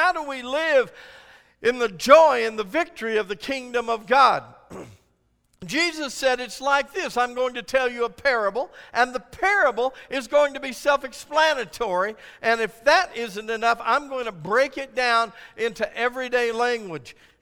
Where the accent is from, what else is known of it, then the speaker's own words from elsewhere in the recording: United States; born there; I'm really proud about being an American. I was born an American. I've lived here all of my life